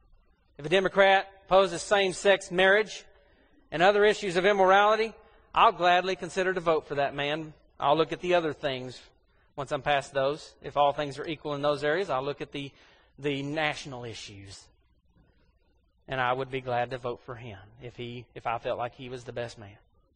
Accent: United States; You know, I'm an American. Proud to be an American.

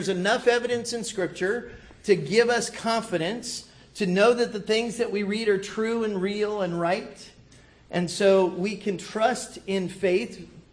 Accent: Arizona, United States; I grew up in Arizona. It's 115 degrees.

